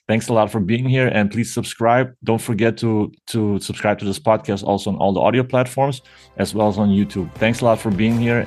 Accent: Germany; You know, I grew up in Germany. Everything was, you know, by the book.

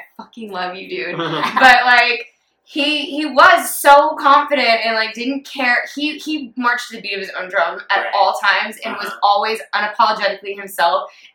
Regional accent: Texas, United States; I grew up in the Bible Belt in this very small town, country town in Texas.

